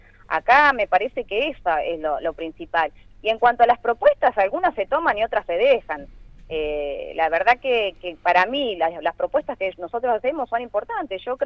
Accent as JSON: {"language": "Spanish", "town": "Villalonga", "region": "Buenos Aires Province", "country": "Argentina", "said": "yo no vivo en Villalonga, soy de Villalonga, pero en este momento no estoy viviendo allá. Pero te puedo contar porque tengo a toda mi familia en el pueblo."}